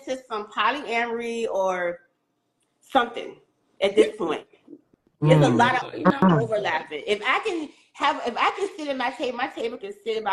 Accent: Petersburg, Virginia, United States; I'm from Petersburg, which is 30 minutes away from Richmond.

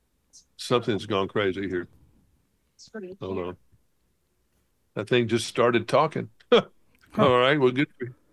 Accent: Alabama, United States; And I remember growing up in Alabama, there were billboards that said impeach Earl Warren

